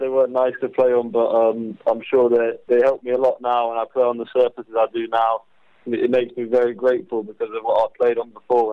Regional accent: England, United Kingdom; I'm English, so I've got the natural English attitude

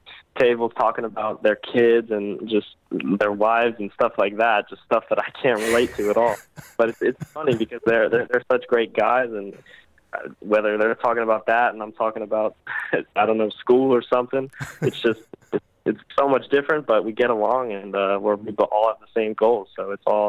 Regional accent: United States; No, I wouldn't say that being American really changes anything at all.

